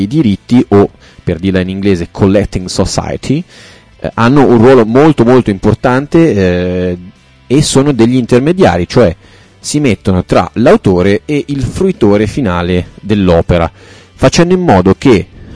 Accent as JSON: {"language": "Italian", "town": "Reggio Calabria", "region": "Calabria", "country": "Italy", "said": "io che sono di Reggio Calabria"}